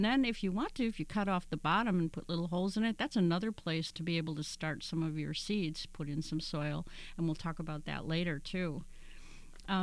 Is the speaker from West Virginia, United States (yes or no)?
no; Michigan, United States; moved away; And I came from Michigan, and we only had like 4 or 5 months, and that was it.